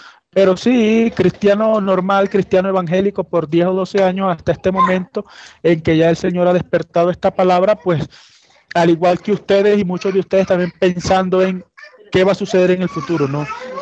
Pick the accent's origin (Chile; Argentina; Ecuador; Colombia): Colombia; Valledupar, Cesar; Empecé en una congregación en mi ciudad natal, que es Valledupar.